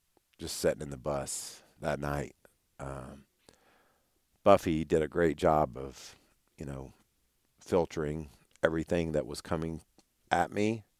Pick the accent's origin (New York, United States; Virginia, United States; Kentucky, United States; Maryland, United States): Kentucky, United States; Owensboro; So thank you, Stefan from Owensboro. That's my hometown.